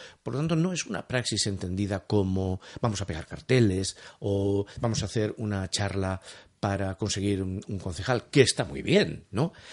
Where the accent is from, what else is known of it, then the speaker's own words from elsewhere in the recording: Barcelona, Catalonia, Spain; yo soy barcelonés